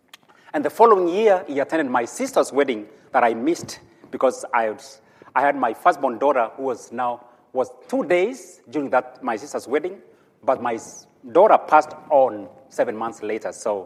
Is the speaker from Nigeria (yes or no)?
no; Kenya; now in United States; from my look, you know, I'm from Africa, but I could as well be from, you know, Inglewood or wherever else, but I'm from, and from my accent, I'm from Kenya.